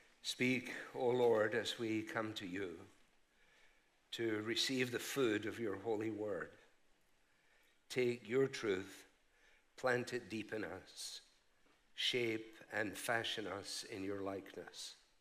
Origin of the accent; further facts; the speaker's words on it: Scotland, United Kingdom; As a Scotsman, that is a dreadful waste of money and time.